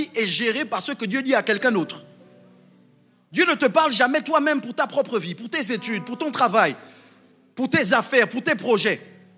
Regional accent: Port-Gentil, Ogooué-Maritime, Gabon; J'ai grandi à Port-Gentil

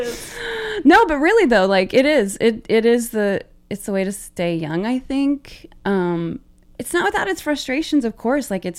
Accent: Oklahoma, United States; Growing up in Oklahoma and, like, having the desires that I had to, like, perform or do comedy

